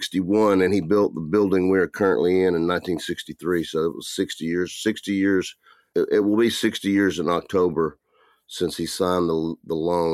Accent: Muscle Shoals, Alabama, United States; I'm from Muscle Shoals, Alabama. … He started Fame Recording Studios back in the early 60s. And I have been, I was born and raised here, lived in Huntsville for a while, lived in Tuscaloosa

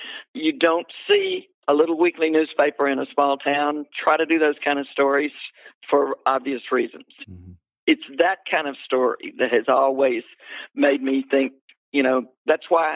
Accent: the South, United States; And, you know, I grew up in the South. I can't say anything in 140 characters.

